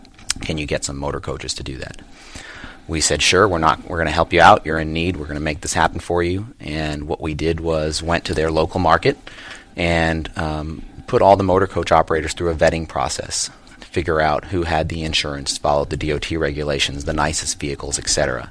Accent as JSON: {"language": "English", "region": "New Jersey", "country": "United States", "tie": "born or raised there", "said": "I grew up in the Northeast. So I grew up in New Jersey, in central New Jersey, right by Princeton University"}